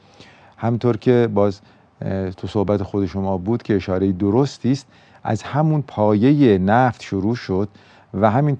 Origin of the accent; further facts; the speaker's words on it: Kerman, Iran; born there; شما اگر در همین کرمانی که هم من هم شما زادگاهمون هست در به اصطلاح بعضی از روستاها برید